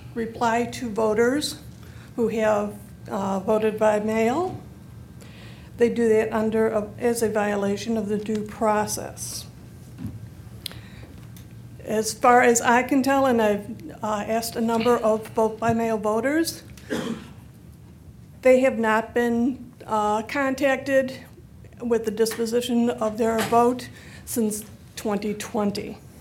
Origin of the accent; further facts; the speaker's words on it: Oswego, United States; from Oswego.